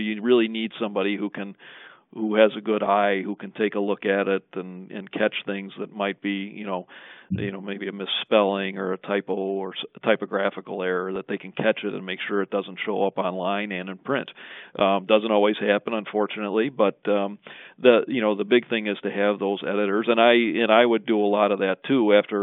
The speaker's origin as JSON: {"language": "English", "town": "Chicago", "region": "Illinois", "country": "United States", "tie": "born or raised there", "said": "I remember growing up in the Chicago area and, you know, you'd look at the Sun-Times"}